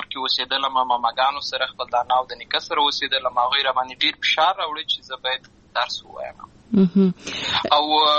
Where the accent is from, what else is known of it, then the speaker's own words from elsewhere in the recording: Lashkar Gah, Helmand, Afghanistan; زه په اصل کې د اروزګان ولایت یم، اما زه په هلمند ولایت لشکرګاه کې پیدا شوی یم، اما د لوی شوی یم،